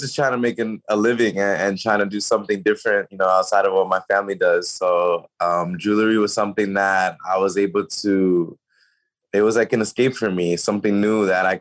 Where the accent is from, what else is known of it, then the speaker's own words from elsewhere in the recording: Queens, New York, United States; I was a Mets fan. I grew up in Queens, New York. So my favorite player was Jose Reyes.